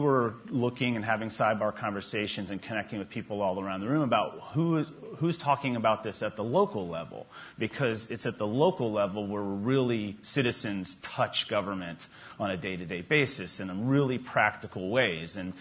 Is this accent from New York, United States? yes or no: no; Virginia Beach, Virginia, United States; All right, so I'm a Virginian. I grew up in Virginia Beach. I went to Virginia Tech.